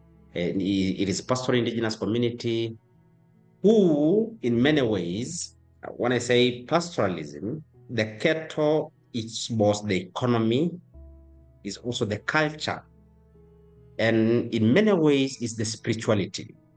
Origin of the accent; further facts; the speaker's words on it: Ngorongoro, Arusha, Tanzania; English is a second language; And I'm actually from Ngorongoro, the same place we'll be discussing throughout.